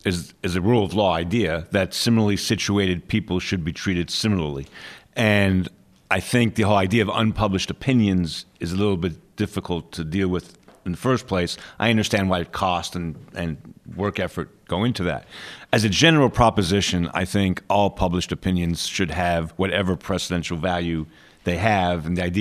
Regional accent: New York, United States; I'm originally from New York, but I spent most of my time in the South.

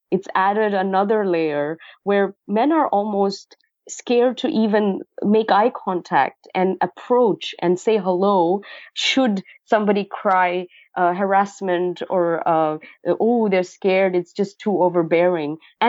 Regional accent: California, United States; And I mean, I'm from California.

